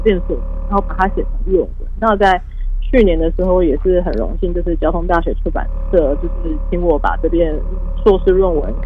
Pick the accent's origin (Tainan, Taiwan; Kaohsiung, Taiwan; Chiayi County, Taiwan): Kaohsiung, Taiwan; also born or lived in Meinong / Taipei; 那其实我老家在美浓，可是我从小就是到高雄市生活，然后也在台北市念书，念了8年